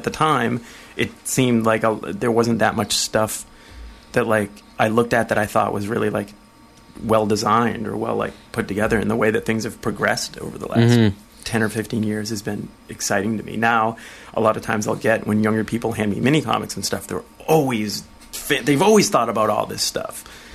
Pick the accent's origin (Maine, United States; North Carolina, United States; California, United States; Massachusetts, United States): Massachusetts, United States; I grew up in Massachusetts, southern Massachusetts, and went to school in Boston.